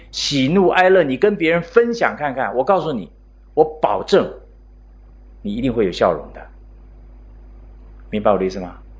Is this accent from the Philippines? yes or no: yes; Philippines; now in Hong Kong; 我记得我们刚搬到香港的时候，那时候真的是很有经验。因为我们从菲律宾来啊，我们刚到一个新的社区，当然我们是住在康城啊，那个新的楼盘